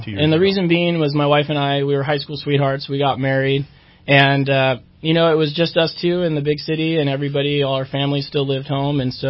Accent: California, United States; Well, I grew up here in Shasta County. I grew up out in Palisadro.

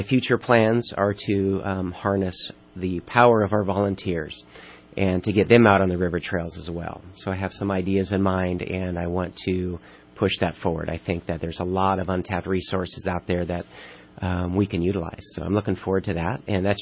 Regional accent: Reading, United States; I grew up in Reading. I have 28 years in law enforcement experience. Graduate of Enterprise High, 1987.

